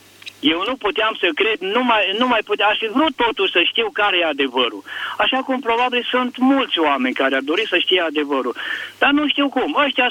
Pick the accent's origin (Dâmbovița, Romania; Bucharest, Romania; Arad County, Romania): Arad County, Romania; Arad